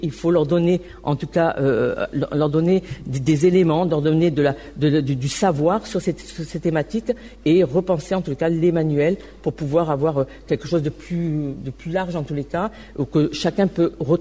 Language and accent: French; Toulouse, Occitanie, France; on est Toulousain, madame. Et quand vous partez à l'extérieur, eh ben on est Français, madame.